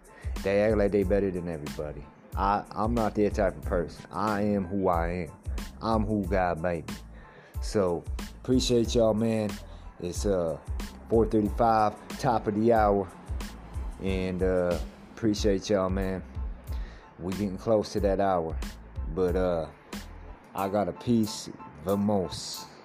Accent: Michigan, United States; Like, there ain't even a speed limit, at least where I'm at, where I'm from. I'm from Michigan, but there ain't even a goddamn speed limit, bro.

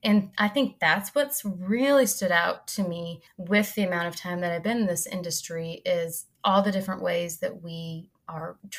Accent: Michigan, United States; I'm natively from Michigan, and that's not really a state that is like a hot spot for eating disorder treatment.

